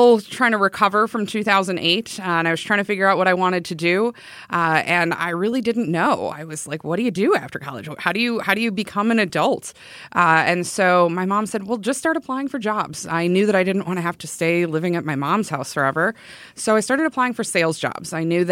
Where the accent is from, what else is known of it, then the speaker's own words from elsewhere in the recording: Evansville, Wisconsin, United States; also born or lived in Madison; I was originally born in Madison, if you were to pull out my birth certificate. But my parents moved to the town where my dad is from, which is Evansville, Wisconsin.